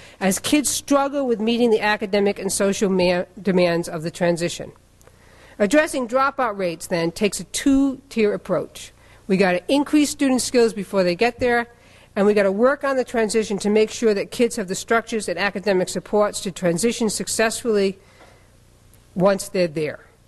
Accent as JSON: {"language": "English", "region": "Massachusetts", "country": "United States", "moved": "yes", "lives_now": "Chicago, United States", "said": "I'm from Chicago, but I live in Chicago now, but I'm really from Massachusetts, so you'll have to excuse the accent."}